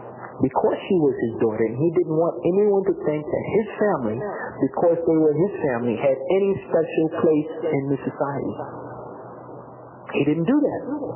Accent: New York City, New York, United States; born there; I come from America. I keep going back to that because I've watched my country, the country I come from, I've watched it go down, morally, go way down. I was born in a part of the United States, in New York City, Manhattan. I was born in Harlem, New York, Harlem Hospital

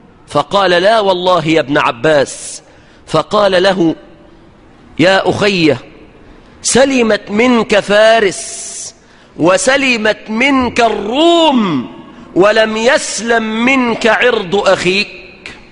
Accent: Egypt; اللهم احفظ بلادنا مصر عزيزة قوية مستقرة بالإسلام

